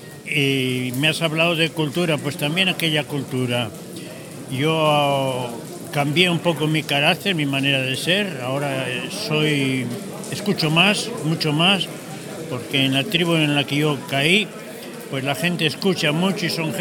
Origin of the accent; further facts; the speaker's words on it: Soba, Cantabria, Spain; Quiero mucho a los de Ruesga, pero soy de Soba.